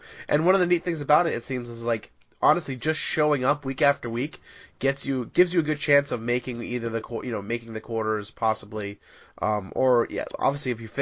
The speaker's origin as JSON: {"language": "English", "region": "Rhode Island", "country": "United States", "tie": "born or raised there", "said": "I'm actually from, I grew up in Rhode Island. I live in Massachusetts now"}